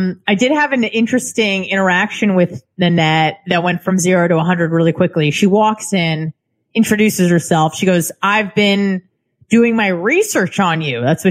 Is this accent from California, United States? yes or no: yes; San Diego, California, United States; also born or lived in Santa Barbara; She goes, "I'm from San Diego." And I'm like, "I'm from San Diego."